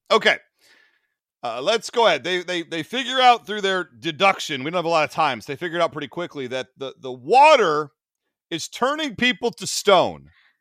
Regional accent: Michigan, United States; I'm from Michigan. I put the in front of everything.

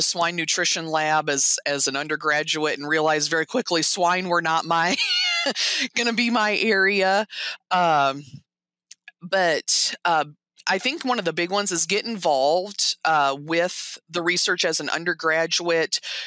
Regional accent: Indiana, United States; now in Montana, United States; you know, I'm originally from Indiana. I never would in my life would have thought I would have made it to Montana.

